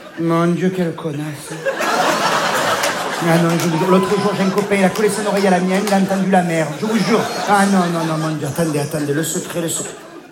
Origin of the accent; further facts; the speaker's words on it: Provence-Alpes-Côte d'Azur, France; je viens du sud de la France, oui. Ah, je suis provençale.